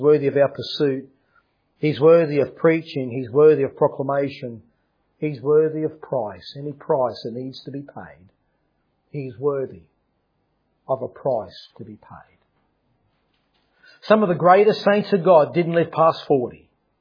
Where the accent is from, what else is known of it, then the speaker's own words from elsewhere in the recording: Australia; I'm just an Aussie.